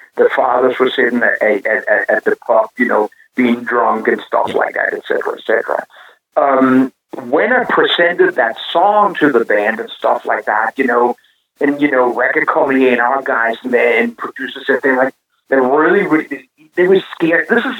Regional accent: Copenhagen, Capital Region of Denmark, Denmark; I was raised in Copenhagen, Denmark, in a very, you know, social and environment

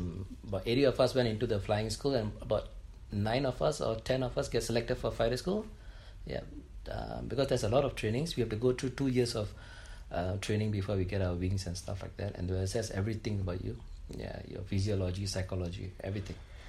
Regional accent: Singapore; All right. I was born in Singapore. And I think at the age of 17 and 18, I went into military service as per compulsory military service.

